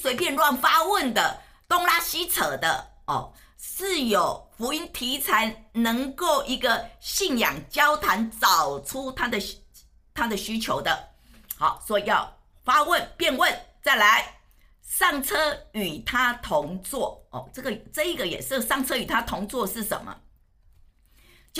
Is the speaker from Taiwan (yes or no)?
yes; Taiwan; 我刚开始去的时候，去到哈尔滨的时候，我还是台湾人，我讲话还是很温柔的呢